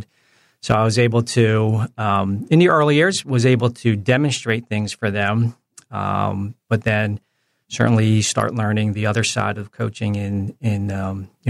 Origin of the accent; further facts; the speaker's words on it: New Jersey, United States; So fortunate, just growing up in the New Jersey, Philadelphia, New York area